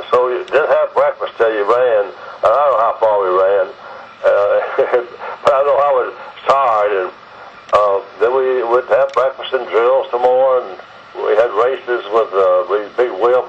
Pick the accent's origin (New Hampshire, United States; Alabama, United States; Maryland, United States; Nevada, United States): Alabama, United States; Birmingham; also born or lived in New Orleans, Louisiana; I was born in New Orleans, Louisiana. My father worked for AT&T, and he was transferred to Birmingham when I was four, so I always considered Birmingham as my hometown.